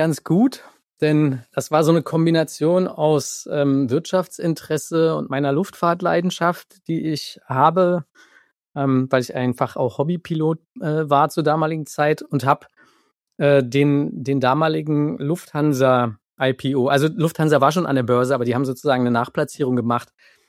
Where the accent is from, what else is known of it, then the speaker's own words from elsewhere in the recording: East Germany, Germany; Ich bin im Grunde ein Kind der Wende in der DDR gewesen. Ich war damals 14, 15 Jahre alt. Und für mich entstand sozusagen ein völlig neues System. Ja, wir kamen aus dem Sozialismus.